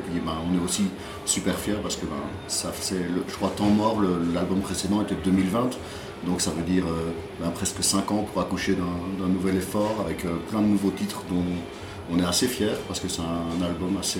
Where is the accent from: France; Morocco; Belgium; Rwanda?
Belgium; On vient de Belgique.